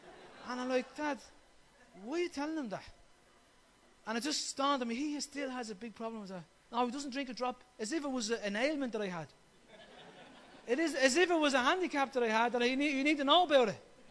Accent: Ireland; drinking is just part of who you are as an Irish man. It's almost in our DNA.

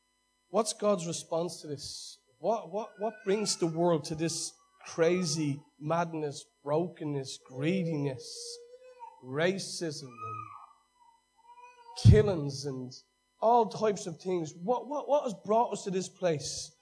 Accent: Dolphin's Barn, Leinster, Ireland; You look in places like where I grew up in Dolphin's Barn

